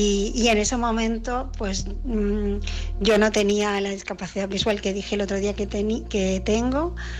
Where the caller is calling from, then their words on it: Barcelona, Catalonia, Spain; de Barcelona